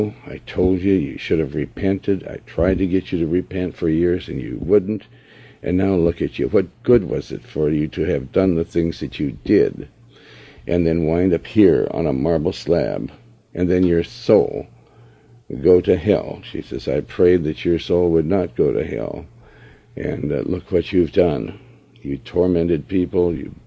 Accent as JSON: {"language": "English", "town": "Chapel", "region": "Missouri", "country": "United States", "tie": "born there", "said": "I was born in the Ozarks in Chapel, Missouri"}